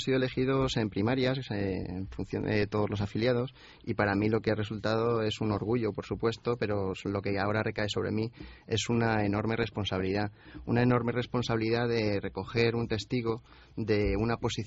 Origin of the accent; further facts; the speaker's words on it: Cáceres, Extremadura, Spain; born there; Bueno, mi madre es gallega y yo nací en Cáceres, pero como bien dicen, uno no es de donde nace, sino de donde pase. Entonces ya llevo muchos años, mi mujer y mis hijos son de aquí, de Cáceres.